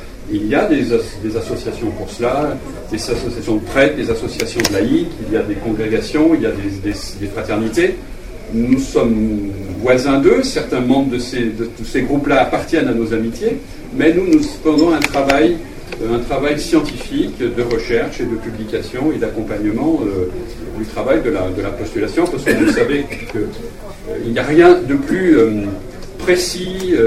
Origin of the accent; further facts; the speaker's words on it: Lyon, Auvergne-Rhône-Alpes, France; quand j'étais enfant à Lyon